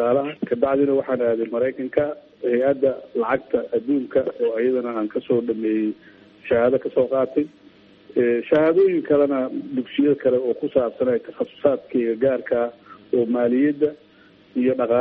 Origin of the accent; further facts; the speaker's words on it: Mogadishu, Banadir, Somalia; born there; waxaan dhashay 1948 waxaan ku dhashay magaalada Muqdisho